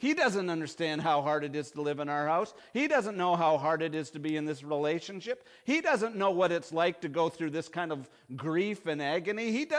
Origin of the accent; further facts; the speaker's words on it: Canada; You know, one of my favorite stories, being Canadian, is Anne of Green Gables.